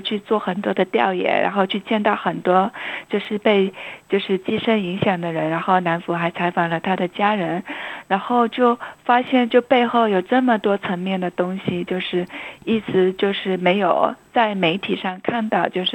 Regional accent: China; 其实我跟南孚都一样是在中国就是出生长大，还要在中国受教育嘛

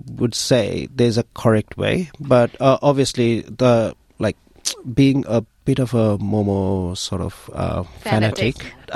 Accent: Kathmandu, Bagmati, Nepal; So I remember growing up in Kathmandu, they would serve momo in like these steel plates

